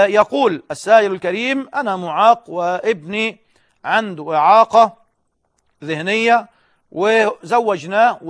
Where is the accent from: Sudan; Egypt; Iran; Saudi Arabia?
Egypt; ليس عندنا في مصر فقط